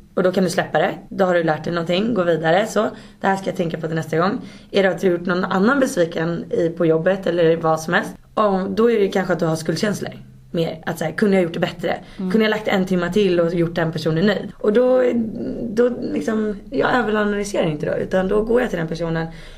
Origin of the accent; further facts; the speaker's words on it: Saltsjöbaden, Stockholm County, Sweden; Jag är uppvuxen i Saltis då, som jag sa.